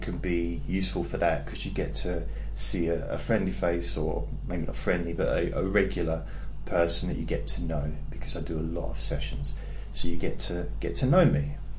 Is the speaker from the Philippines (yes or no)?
no; England, United Kingdom; I'm from England, and I understand that the accent might be a bit weird for you